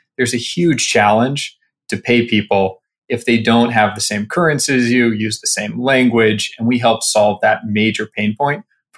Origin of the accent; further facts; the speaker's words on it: Berkeley, California, United States; So I grew up on the West Coast in Berkeley, California, and got into, you know, this will be relevant to the company, got into coding when I was pretty young